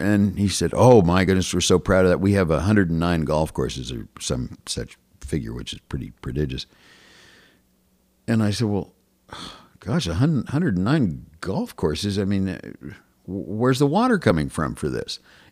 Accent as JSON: {"language": "English", "region": "Wyoming", "country": "United States", "said": "I was raised with I'm from Wyoming, you know."}